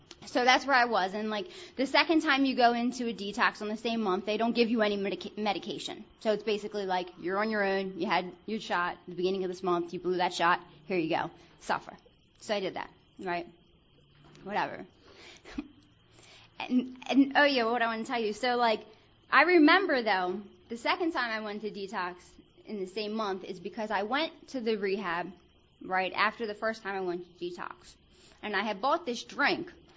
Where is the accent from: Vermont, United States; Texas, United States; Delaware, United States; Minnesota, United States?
Delaware, United States; Wilmington; Drive in Delaware City, because I'm from Wilmington, Delaware, right?